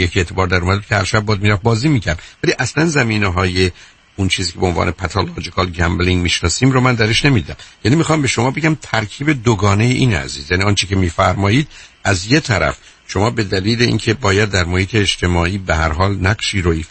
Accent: Iran; چرا انگلیسی رو با لهجه حرف میزنی. خب من ایرانیم

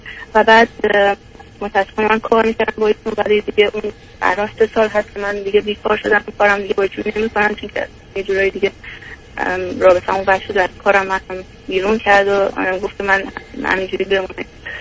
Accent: Iran; moved away as an adult; now in United States; من از 20 سالگی از ایران اومدم بیرون، بعد رفتم یک کشور اروپایی درس خوندم و 9 سال اونجا بودم و بعد از طریق ازدواج اومدم آمریکا.

